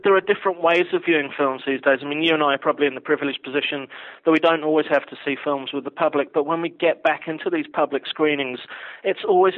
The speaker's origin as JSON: {"language": "English", "region": "England", "country": "United Kingdom", "tie": "born there", "said": "I was born in the north of England, actually"}